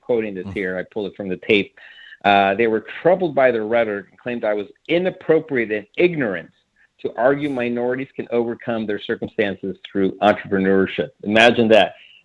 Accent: Chula Vista, California, United States; So I'm a firstborn American and couldn't be more proud of those roots. But we were pretty poor growing up in Chula Vista, California.

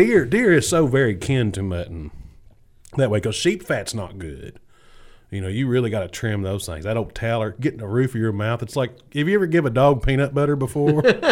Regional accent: Kentucky, United States; It's just, I'm Catholic and I'm from Western Kentucky. That's what I do, you know. Well, to all my Lexington buddies, I'm from Western Kentucky.

